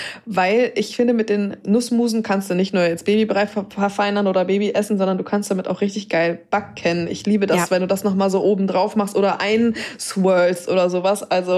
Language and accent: German; Baden-Württemberg, Germany; born there; ich bin ja im Schwarzwald geboren und wir sind ganz lange dann noch immer in den Ferien dahin gefahren